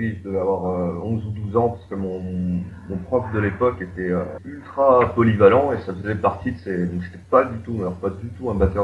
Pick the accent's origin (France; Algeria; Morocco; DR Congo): France; batteur français.